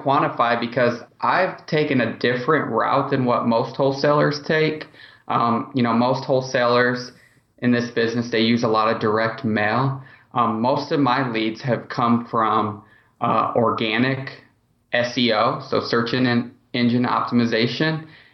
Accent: Indianapolis, Indiana, United States; I'm from Indianapolis.

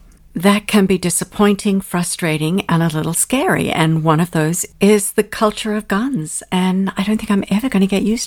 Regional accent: Australia; also born or lived in England; now in United States; I'm also an immigrant. And even though I came from Australia to England to the United States, all English-speaking countries, the cultures were different.

